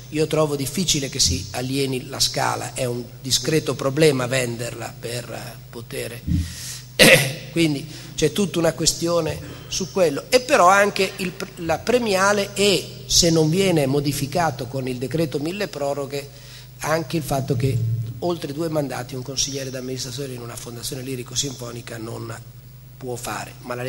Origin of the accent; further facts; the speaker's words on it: Emilia-Romagna, Italy; Lo dico da Emiliano Romagnolo con qualche autocritica.